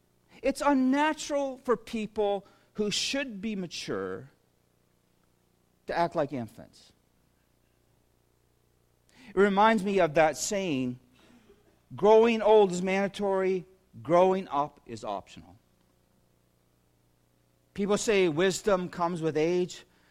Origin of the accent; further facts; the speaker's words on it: Shallow Lake, Ontario, Canada; born there; I love being here because I was born in Shallow Lake.